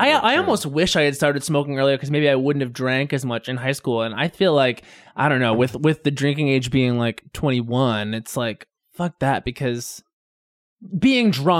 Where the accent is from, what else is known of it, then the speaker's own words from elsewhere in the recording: Long Island, New York, United States; But see, you're from Philly. I'm from Long Island.